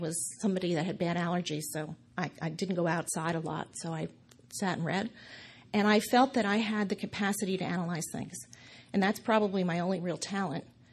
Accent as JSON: {"language": "English", "region": "New Jersey", "country": "United States", "tie": "born or raised there", "said": "My father was a borough councilman in our little town. I grew up in Hudson County, New Jersey, where the dead voted Democratic."}